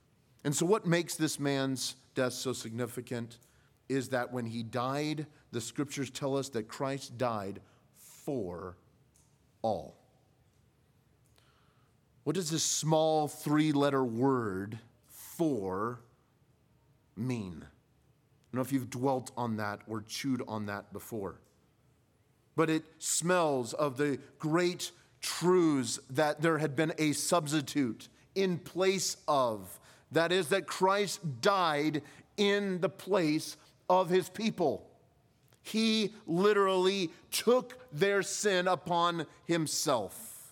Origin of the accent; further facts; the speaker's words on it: California, United States; I grew up in California, so we got 2 cents back in the day